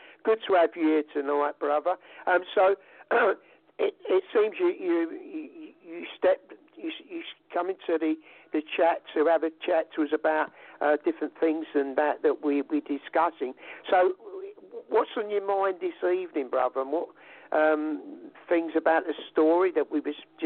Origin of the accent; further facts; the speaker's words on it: London, United Kingdom; accent: Cockney; I mean, I'm an old Londoner. And everybody calls me a Cockney because it's my accent.